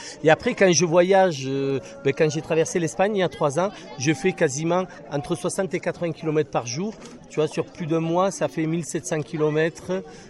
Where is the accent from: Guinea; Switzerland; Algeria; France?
France; Occitanie; Je viens de l'Ariège.